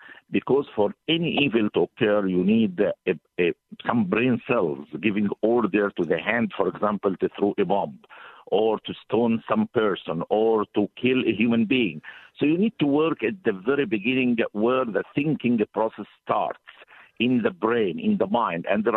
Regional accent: Egypt; I was brought up in Egypt by a very secular and liberal family.

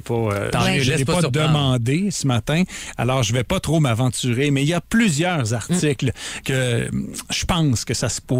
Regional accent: Quebec, Canada; Ça, on vient tout de Charlevoix, de toute façon. Ça vient tout de la même place.

